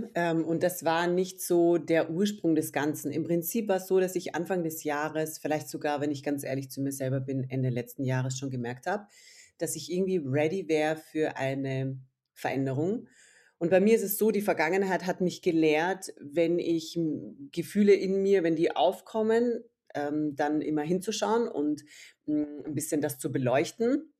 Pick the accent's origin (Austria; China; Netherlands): Austria; Ich bin aus Österreich, bin jetzt 36.